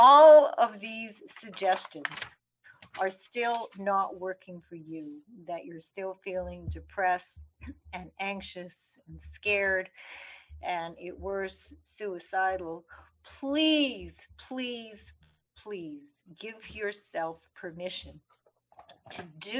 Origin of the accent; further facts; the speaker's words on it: Winnipeg, Manitoba, Canada; now in New York City, United States; I grew up in Winnipeg, Canada, and I really had this urge. Of course, I live in New York City with my husband, Jim